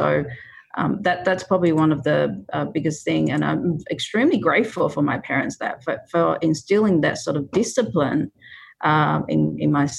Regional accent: China; English is a second language; moved away; Yeah, schooling in China. So like all the parents, they wanted the best for the children, and mine was no exception.

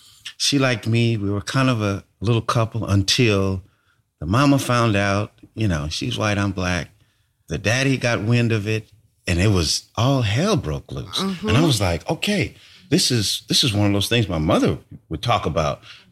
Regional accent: California, United States; also born or lived in Brooklyn; I moved away from California. Lived in Brooklyn for 13 years and just recently moved back to California.

